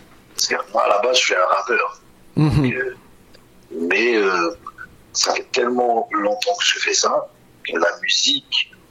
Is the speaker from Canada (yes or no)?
yes; Montreal, Quebec, Canada; Moi, je transpire Montréal, en fait. C'est vraiment juste c'est que je suis un Montréalais.